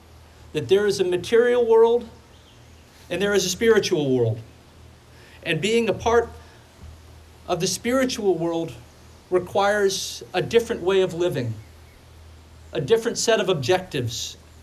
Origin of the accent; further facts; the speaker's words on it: United States; I cannot expect, simply by being an American, that I can live my life contrary to their law.